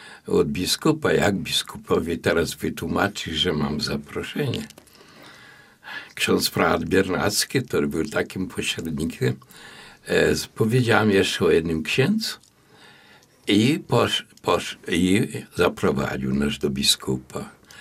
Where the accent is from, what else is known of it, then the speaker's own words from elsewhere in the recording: Godlewo, Masovian Voivodeship, Poland; born there; To była moja parafia, gdzie się urodziłem, w tamtych stronach, w Godlewie.